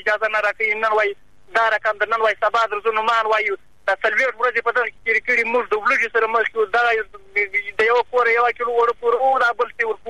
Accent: Badghis, Afghanistan; now in Herat, Afghanistan; موږ دلته مهاجر یو. بېجا شوده د ولایت د بادغیس راغلی یو د مرغاز ولسوالۍ دلته دا یو نیم کال کېږي موږ دلته پراته یو.

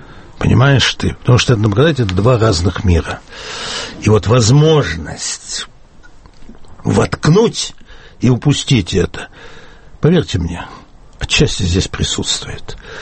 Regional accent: Saint Petersburg, Russia; Я коренной питерец.

